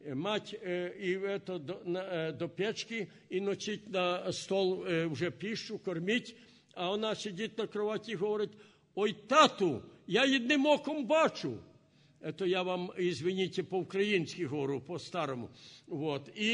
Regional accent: Poland; Я родился в Польше, жил в Польше, значит, это было в начале 30-х годов.

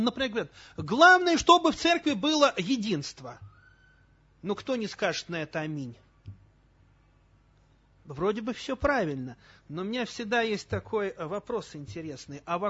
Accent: Moscow, Russia; у меня церковь в Подмосковье, служу я по всей России матушке, а сам я москвич вообще-то.

